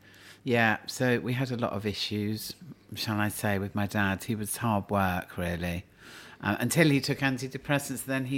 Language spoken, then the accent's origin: English; Clapham, London, United Kingdom; born there; No, I was born in Clapham, actually.